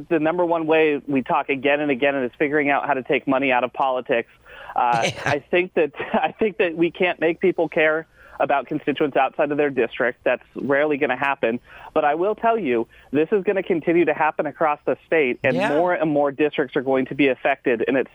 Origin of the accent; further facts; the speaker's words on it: California, United States; being a young person growing up in Sonoma County right now, who has seen Santa Rosa grow from a farm town into the city that it is today.